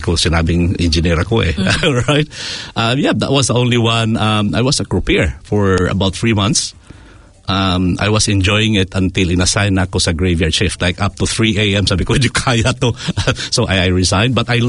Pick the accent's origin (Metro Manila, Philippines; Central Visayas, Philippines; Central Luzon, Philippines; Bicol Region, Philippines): Central Visayas, Philippines; Cebu; also born or lived in Bukidnon; now in New Zealand; I grew up in Cebu. I mean, Bukidnon and in Cebu.